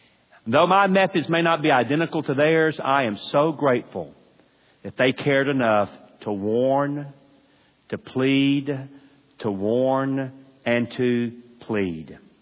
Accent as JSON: {"language": "English", "town": "Atlanta", "region": "Georgia", "country": "United States", "tie": "born or raised there", "said": "I grew up in the South, in Atlanta, Georgia. I grew up in very conservative, Bible-believing Christianity."}